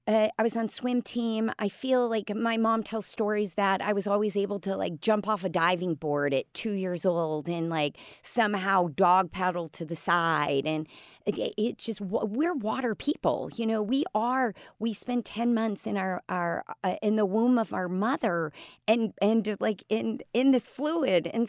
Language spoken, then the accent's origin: English; Chicago, Illinois, United States; born and raised in Chicago, Lake Michigan was my ocean, you know, like Lake Michigan, the Great Lakes. That's what I swam in the summer.